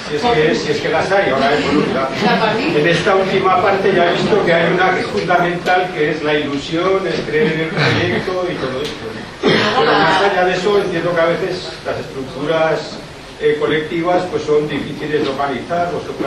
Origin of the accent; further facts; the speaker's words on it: Artieda, Aragon, Spain; Yo vengo de Artieda, de aquí cerquita de Aragón